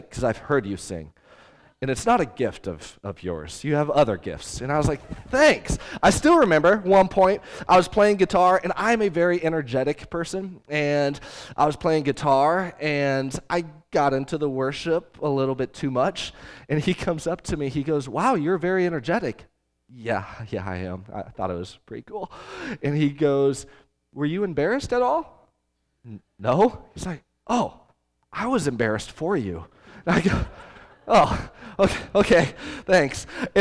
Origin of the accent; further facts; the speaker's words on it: Springfield, Missouri, United States; We are from Springfield, Missouri.